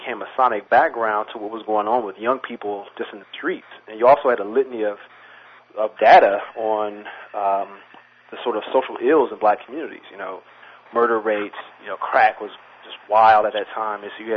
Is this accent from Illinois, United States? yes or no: no; Los Angeles, California, United States; I was raised in South Central L.A., but in L.A., we actually had, before Rappers Delight came out, in Los Angeles, you had pop locking that began.